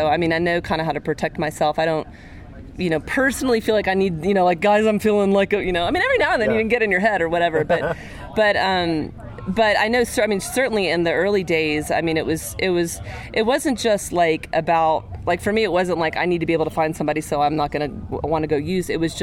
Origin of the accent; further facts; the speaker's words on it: Alabama, United States; No, I grew up in Alabama.